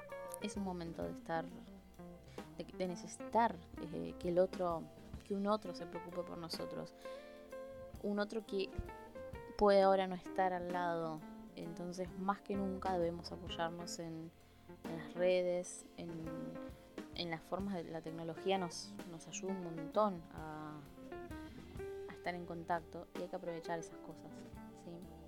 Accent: Buenos Aires Province, Argentina; Y aclaro que no soy porteña, soy de provincia, pero el acento o esta manera de hablar tan se ha extendido por toda la provincia, creo.

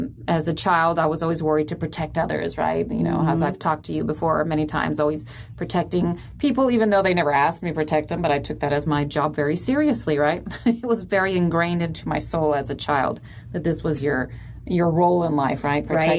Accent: Argentina; Yeah, that was a big one growing up in South America.

